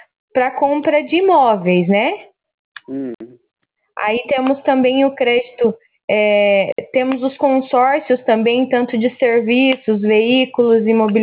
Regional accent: Cascavel, Paraná, Brazil; Eu sou de Cascavel, no Paraná.

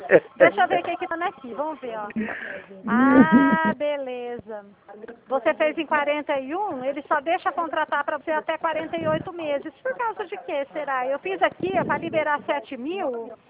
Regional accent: Dracena, São Paulo, Brazil; Eu sou do estado de São Paulo, tá? Eu sou de uma cidade que chama Dracena

